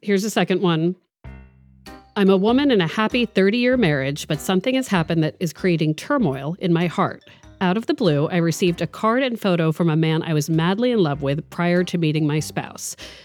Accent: Maryland, United States; I also root for the Orioles because I'm from Maryland

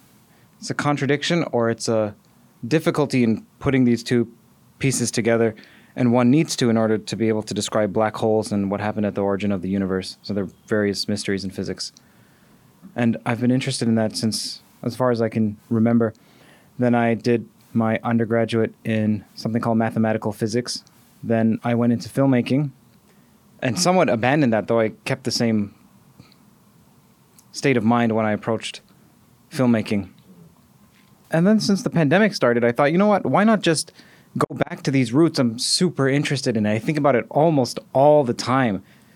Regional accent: Toronto, Ontario, Canada; And I'm also from Toronto

